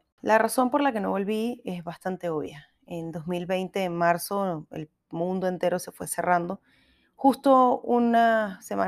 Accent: Venezuela; uno sabe identificar a otros venezolanos

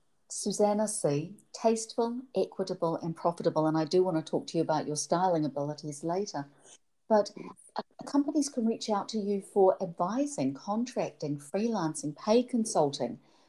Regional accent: New Zealand; now in United States; In America, I very much blend in because I'm a Pākehā, which means I come from European descent.

